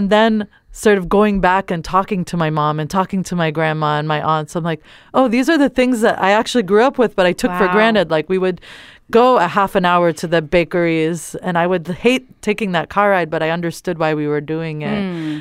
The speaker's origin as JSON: {"language": "English", "region": "East Coast", "country": "United States", "tie": "born or raised there", "lives_now": "Bay Area, United States", "said": "I grew up on the East Coast, so I didn't know what a vegetable was until I moved to the Bay Area."}